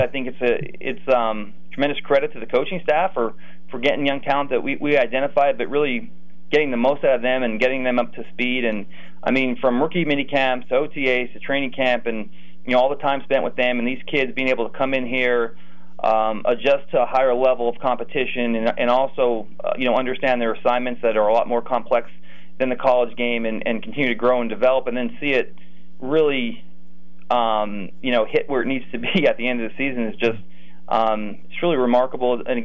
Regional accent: Mount Carmel, Pennsylvania, United States; born or raised there

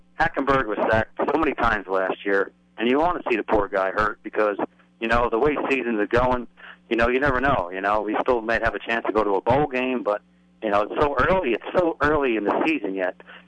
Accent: Roselle Park, New Jersey, United States; and I'm from Roswell Park, New Jersey.

